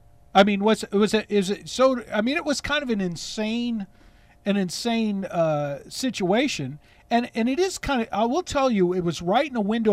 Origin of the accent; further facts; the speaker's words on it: California, United States; born there; I was born in California. I have a domicile of origin of California.